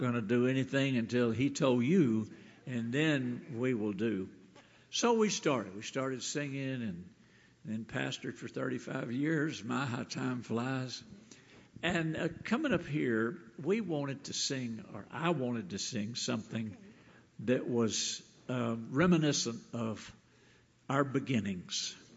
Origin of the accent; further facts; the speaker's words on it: United States; born there; I go to church, and I was born in America.